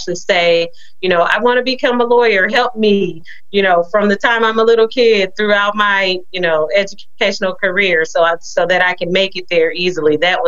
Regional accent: Peoria, Illinois, United States; Yes, sir, I am. I'm born and raised in Peoria. I went to Peoria Public Schools my entire life, Peoria District 150. This is my home.

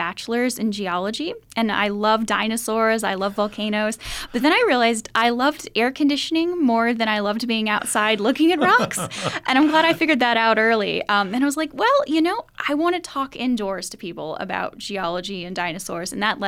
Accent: New York, United States; also born or lived in Ohio / Maryland; now in Evansville, United States; I lived all over. I lived in upstate New York and Ohio and Maryland, and I went to school in Colorado. But I really love Evansville.

